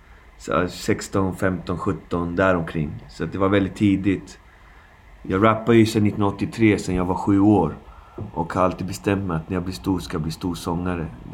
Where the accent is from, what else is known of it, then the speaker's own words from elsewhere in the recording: Alby, Stockholm County, Sweden; Jag växte upp där i Alby med folk från hela världen.